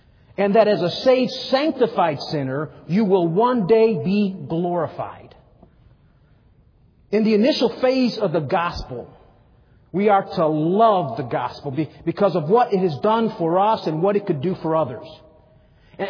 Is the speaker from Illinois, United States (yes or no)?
yes; Chicago, Illinois, United States; I remember, I come from Chicago, grew up in the ghettos of Chicago.